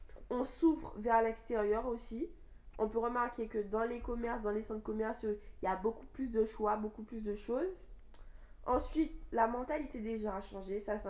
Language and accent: French; France; c'est le moment le plus marquant pour moi en tant que Français.